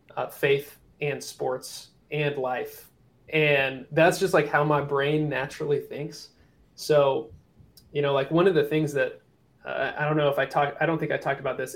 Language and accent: English; Salt Lake City, Utah, United States; and I grew up in Salt Lake City. So like you had winters, you had cold